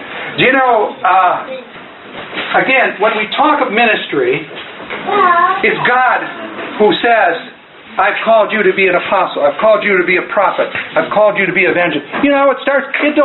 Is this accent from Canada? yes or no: no; Iowa, United States; Like, I'm from Iowa.